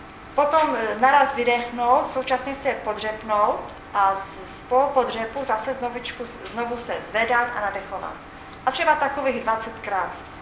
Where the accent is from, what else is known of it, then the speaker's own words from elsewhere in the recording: Ostrava, Moravian-Silesian Region, Czechia; Já pocházím z Ostravy, já jsem na škole chodívala na brigády